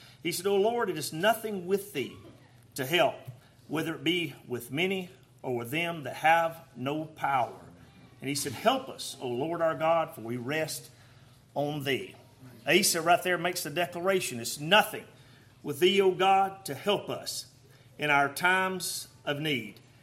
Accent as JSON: {"language": "English", "region": "Georgia", "country": "United States", "lives_now": "Monroe, United States", "said": "I'm from Georgia, but I'm in North Carolina there, southeast of Charlotte."}